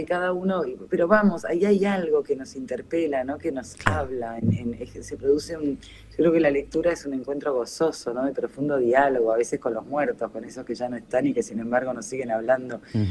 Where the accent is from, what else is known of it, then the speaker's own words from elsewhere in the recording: Brazil; yo de chica me crié en Brasil, en un liceo francés, entonces yo no tenía ningún libro a mano que estuviera escrito en castellano.